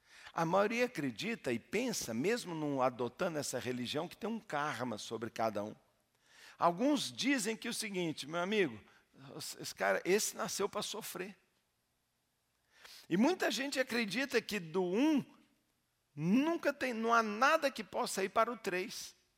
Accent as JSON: {"language": "Portuguese", "town": "Ouro Preto", "region": "Minas Gerais", "country": "Brazil", "tie": "born or raised there", "said": "Eu lembro quando eu era menino, eu pensando lá em Ouro Preto, onde eu cresci"}